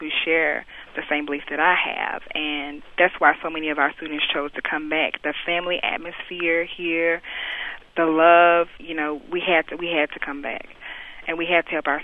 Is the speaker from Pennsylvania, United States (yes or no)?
no; Baton Rouge, Louisiana, United States; I attended Louisiana State University. I'm originally from Baton Rouge, so I chose to go there and get a different university experience.